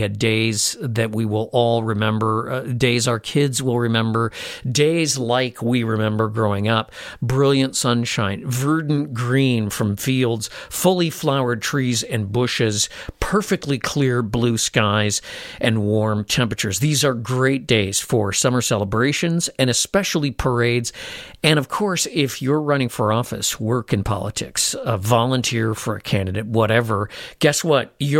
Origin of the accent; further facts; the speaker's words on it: Chicago, Illinois, United States; but I grew up in Chicago, and of course, my family liked to take short road trips